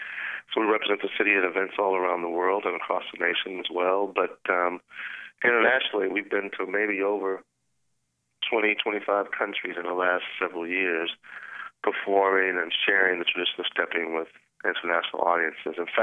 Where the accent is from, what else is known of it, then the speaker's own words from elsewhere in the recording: Houston, Texas, United States; I'm from Texas originally, so we just did a great show for about 8,000 people in Houston, Texas, which is my hometown.